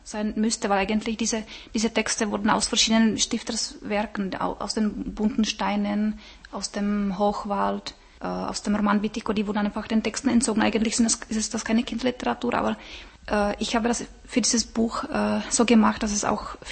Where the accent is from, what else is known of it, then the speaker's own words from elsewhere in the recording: Český Krumlov, South Bohemian Region, Czechia; Ich komme aus Krumau und das ist in der Nähe von Böhmerwald, an der tschechisch-österreichischen Grenze.